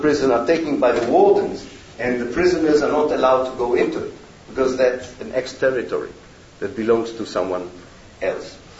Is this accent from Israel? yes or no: yes; Haifa, Haifa District, Israel; It already, I think, reaches my hometown in Haifa almost.